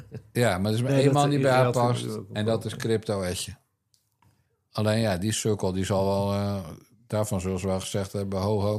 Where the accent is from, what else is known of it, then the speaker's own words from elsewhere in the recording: Netherlands; Ik ben Nederlander, ik wil gewoon een Nederlandse vrouw.